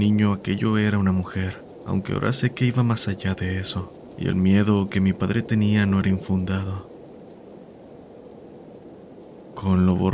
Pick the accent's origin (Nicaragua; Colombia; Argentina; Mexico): Nicaragua; Corinto, Chinandega; cuando tenía alrededor de 7 años, en Corinto, municipio de Chinandega, lugar de donde soy oriundo.